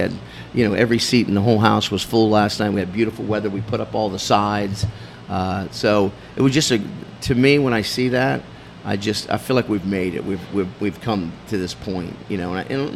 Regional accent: Daytona Beach, Florida, United States; also born or lived in Bel Air, Ohio, United States; I grew up in Daytona Beach, Florida. Well, I was born in Bel Air, Ohio, but then moved to Daytona Beach, Florida when I was young, and I grew up in Daytona Beach, Florida.

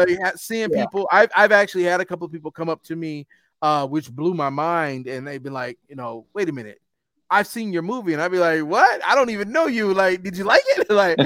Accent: Indiana, United States; Because I'm from Indiana.

